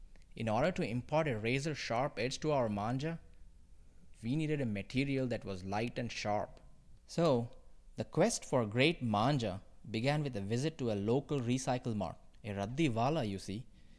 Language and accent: English; Secunderabad, Telangana, India; I started to reminisce on what I would do during this time of the year as a kid growing up in Secunderabad. We had just celebrated Diwali, the Indian festival of lights